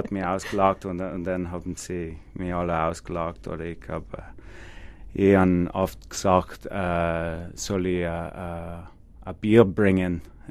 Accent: Ottawa, Ontario, Canada; German is a second language; also born or lived in Halifax; Ja, für mich ganz tief ist in Ottawa, weil ich bin aufgewachsen in Ottawa. Aber ich habe studiert auf die Ostküste in Halifax in Nova Scotia.

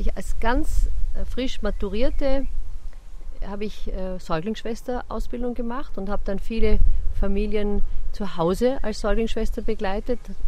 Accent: Vienna, Austria; Und das hatte ich als Wiener Stadtkind in der Form nur am Wochenende.

